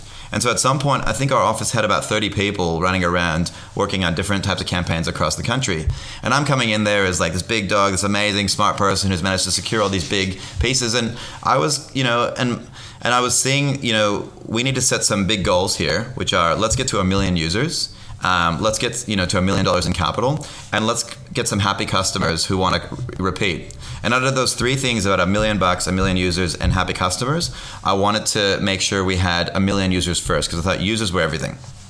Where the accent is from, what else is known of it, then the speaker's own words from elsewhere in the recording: United States; now in Australia; I'm originally from the States